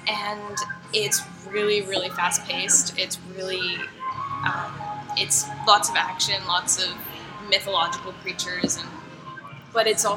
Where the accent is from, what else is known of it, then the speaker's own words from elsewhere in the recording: Vancouver, British Columbia, Canada; It's really exciting and it's kind of special to know that they're showing in my hometown